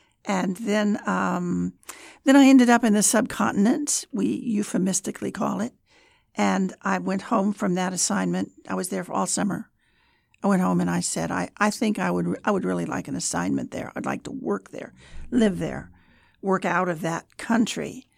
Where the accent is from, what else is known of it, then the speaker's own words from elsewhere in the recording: Kansas, United States; Because I was from Kansas and I didn't know.